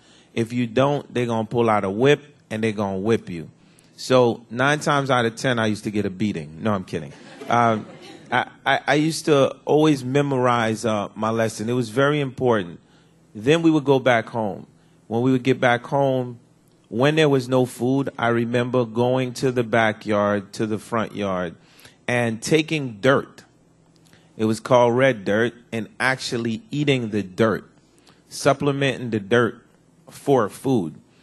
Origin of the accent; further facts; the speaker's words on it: Haiti; What I remember about growing up in Haiti, I used to go to school on a donkey half of the time.